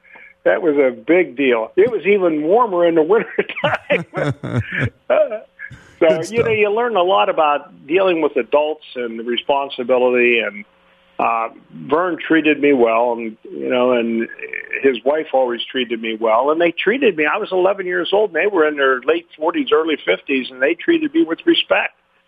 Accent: Hopedale, Ohio, United States; I grew up in Hopedale, Ohio, which is a small town of about 900 people, and obviously there weren't very many jobs available for anybody.

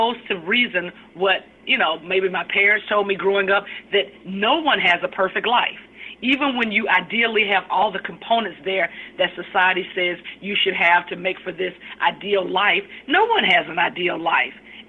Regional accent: Atlanta, Georgia, United States; I grew up in Atlanta, Metro Atlanta, moved to different parts of Metro Atlanta, but Southwest Atlanta is where I consider the bulk of my growing up to have taken place.

